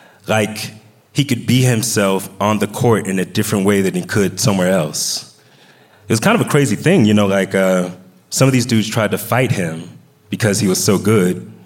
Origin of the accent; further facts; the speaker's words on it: Atlanta, Georgia, United States; I was from Atlanta, and I had never even been in snow.